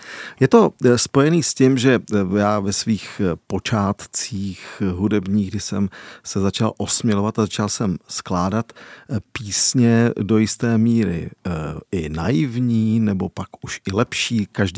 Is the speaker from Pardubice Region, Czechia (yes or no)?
no; Beroun, Central Bohemian Region, Czechia; born there; jsem se právě díky různým vazbám s muzikantama v mém rodišti v Berouně setkal s pár texty